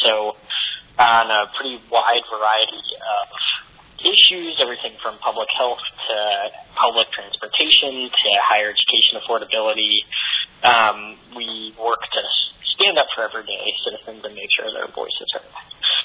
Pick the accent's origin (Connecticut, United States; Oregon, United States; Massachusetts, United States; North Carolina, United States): Connecticut, United States; now in Washington, United States; as I said, I'm from Connecticut originally. I was a student at the University of Connecticut up until 2012.